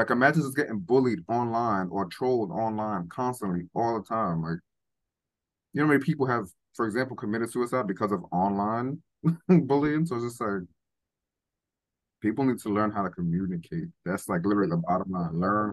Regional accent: Bronx, New York, United States; Oh, well, I mean, I'm from the Bronx, so it was very much like that.

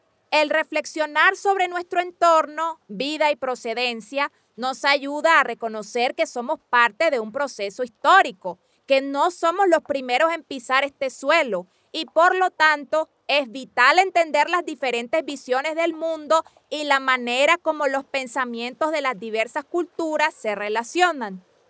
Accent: Uribia, La Guajira, Colombia; Vengo de la Alta Uribia, en La Guajira.

